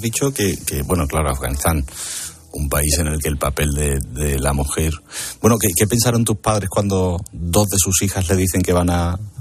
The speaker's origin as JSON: {"language": "Spanish", "town": "Seville", "region": "Andalusia", "country": "Spain", "said": "yo como español y sevillano"}